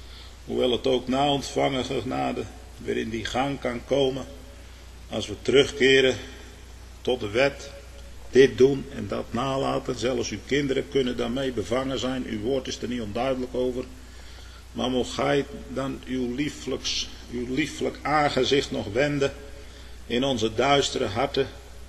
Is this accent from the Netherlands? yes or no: yes; Netherlands; Nou wee mij, want ik ben een Nederlander.